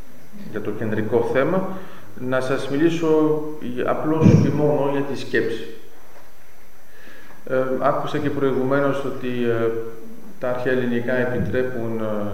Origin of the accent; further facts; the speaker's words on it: Volos, Thessaly, Greece; Εγώ, ξέρετε, είμαι από το Βόλο. Στο Βόλο έχουμε το Πήλιο.